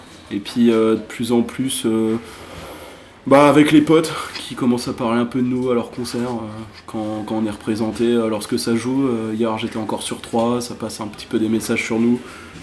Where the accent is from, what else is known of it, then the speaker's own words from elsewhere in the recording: Nogent-sur-Seine, Grand Est, France; on vient de Nogent-sur-Seine dans l'Aube.